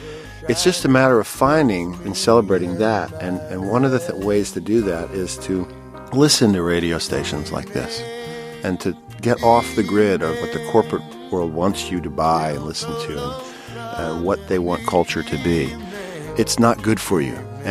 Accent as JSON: {"language": "English", "town": "New York City", "region": "New York", "country": "United States", "tie": "born or raised there", "also_born_or_lived": "Los Angeles, United States", "said": "I grew up in New York City, but I went to school out here at UCLA. And after graduating, started the Actors Gang with a bunch of fellow students. And I stayed out here for about 9 years, then moved back to New York."}